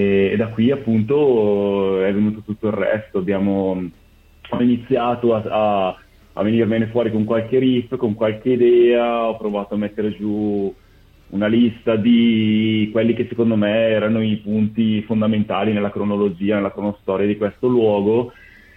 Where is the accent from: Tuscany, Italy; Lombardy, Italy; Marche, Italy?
Lombardy, Italy; Bergamo; Quindi noi che siamo cresciuti a Bergamo e nella provincia di Bergamo, abbiamo visto innumerevoli esempi